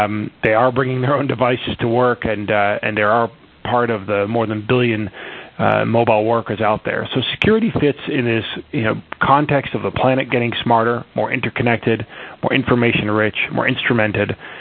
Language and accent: English; Boston, Massachusetts, United States; I'm actually dialing into this from my hometown of Boston, Massachusetts